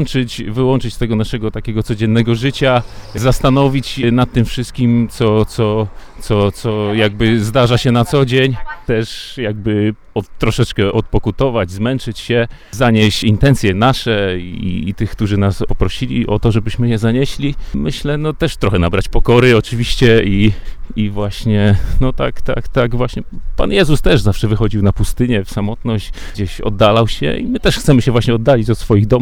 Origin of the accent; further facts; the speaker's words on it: Kalisz, Greater Poland Voivodeship, Poland; Jestem z Kalisza